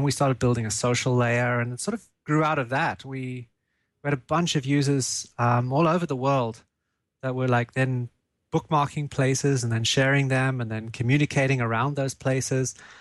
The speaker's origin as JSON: {"language": "English", "country": "South Africa", "lives_now": "Munich, Germany", "said": "I'm coming in from Munich, Germany today. Originally, I'm from South Africa, but I've somehow managed to end up here in Germany."}